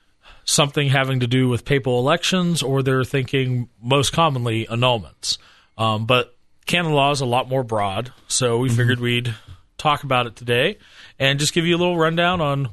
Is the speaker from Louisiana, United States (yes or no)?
no; Pennsylvania, United States; I grew up in Pennsylvania, so I went to Gettysburg a lot, and I love canons.